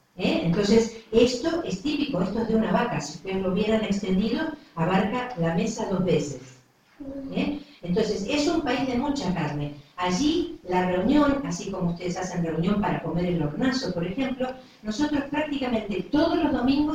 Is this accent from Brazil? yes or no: no; Argentina; now in Spain; Bueno, yo vine de Argentina hace unos 13 años más o menos